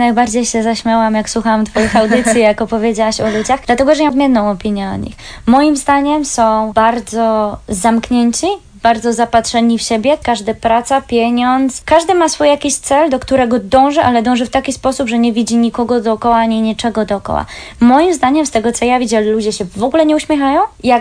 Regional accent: Zielona Góra, Lubusz Voivodeship, Poland; now in United Kingdom; obie jesteśmy z Zielonej Góry, więc mimo wszystko no nie mamy jakiegoś dostępu do morza

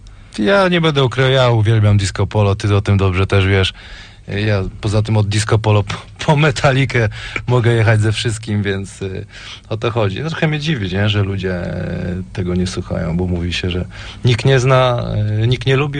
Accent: Wrocław, Lower Silesian Voivodeship, Poland; ale no jestem z Wrocławia, to chyba bym skłamał, gdybym powiedział, że mnie to nie interesuje.

